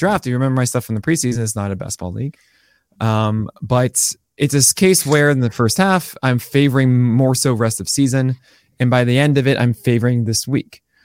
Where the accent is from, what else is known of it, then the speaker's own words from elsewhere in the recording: Massachusetts, United States; as someone who I grew up swimming in Cape Cod.